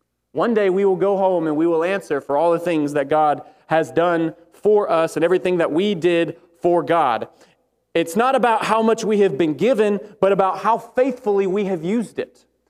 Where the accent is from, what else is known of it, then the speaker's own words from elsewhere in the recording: Alabama, United States; I am from Alabama. My math could be wrong.